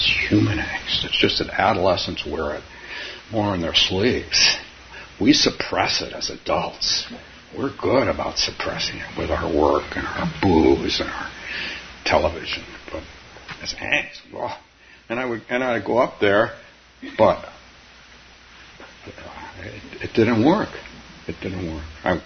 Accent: Palo Alto, California, United States; we moved away from that house and lived down where I grew up in Palo Alto

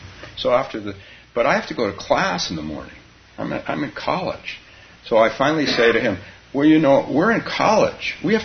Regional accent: Palo Alto, California, United States; when he wanted to do a meditation group in my hometown of Palo Alto.

